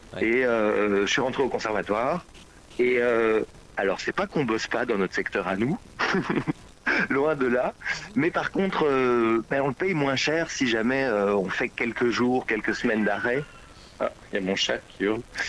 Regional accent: Brussels, Brussels-Capital Region, Belgium; Et ouais, je suis bruxellois moi.

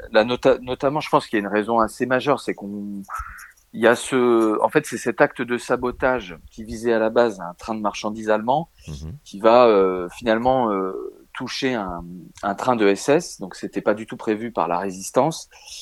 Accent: Villeneuve-d'Ascq, Hauts-de-France, France; Nous, on est natifs de Villeneuve d'Ascq

